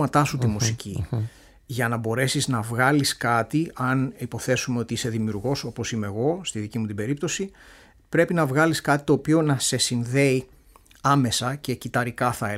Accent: Greece; ήξερε ότι εγώ είμαι από την Ελλάδα, τα είχαμε κουβεντιάσει αυτά

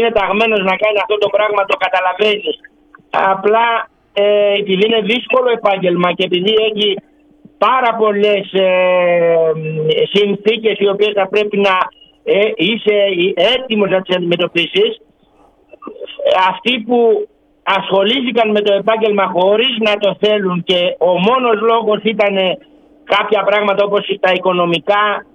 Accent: Skyros, Central Greece, Greece; Εγώ είμαι από τη Σκύρο, μέσα από τη Σκύρο.

